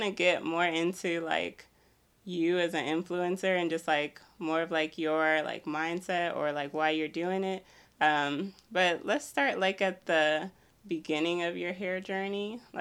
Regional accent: Stockbridge, Georgia, United States; I'm from like Stockbridge, Ellenwood area.

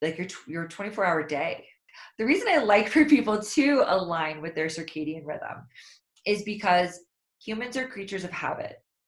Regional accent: Kansas, United States; I'm also from Kansas, so I've seen these slaughter yards and I've driven by them

